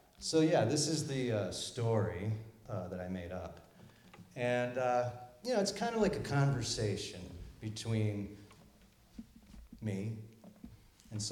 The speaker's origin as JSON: {"language": "English", "country": "United States", "tie": "born or raised there", "said": "And I grew up near the Housatonic with lots of PCBs."}